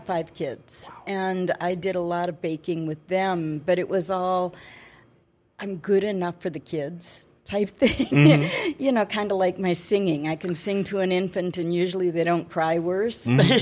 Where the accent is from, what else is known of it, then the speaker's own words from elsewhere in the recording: Grand Forks, North Dakota, United States; I'm from Grand Forks. I'm from the South End, so I went to Kelly and Schrader and Red River, and I got 2 degrees at UND.